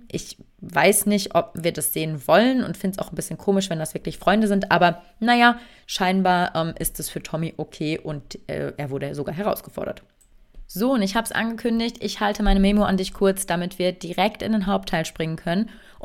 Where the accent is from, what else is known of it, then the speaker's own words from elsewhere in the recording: Cologne, North Rhine-Westphalia, Germany; Mein Glück, weil ich komme aus Köln.